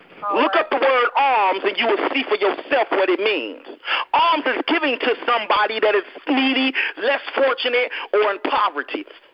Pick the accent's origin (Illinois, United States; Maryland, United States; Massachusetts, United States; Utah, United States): Illinois, United States; Chicago; I grew up in one of the worst cities in America, where when it's called now. I grew up in Chirac. Mm. I grew up in the ghetto, in the projects.